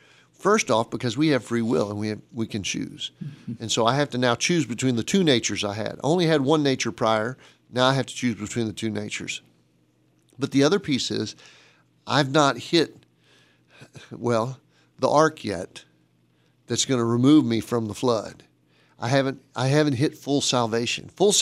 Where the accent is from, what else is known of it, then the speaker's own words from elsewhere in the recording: Massachusetts, United States; But I was raised in Massachusetts, and we made snowmen.